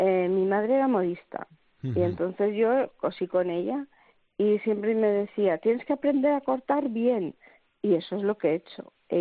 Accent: Bulbuente, Aragon, Spain; now in Zaragoza, Spain; Ay, yo soy de Zaragoza. Bueno, mejor dicho, vivo en Zaragoza, pero soy de un pueblo de la comarca del Campo de Borja que se llama Bulbuente.

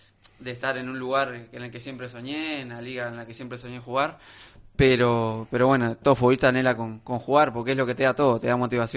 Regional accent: Uruguay; Bueno, ilusionado, creo que como todo uruguayo

